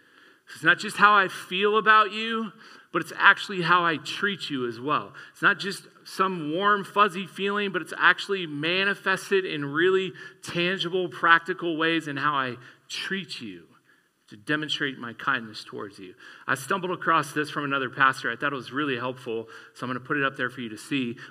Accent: Texas, United States; born there; I'm not from the South. I was born in Texas. Haven't been there in a long time.

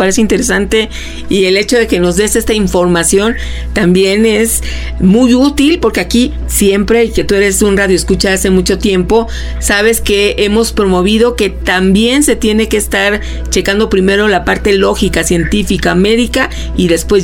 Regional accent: Mexico; como mexicanos

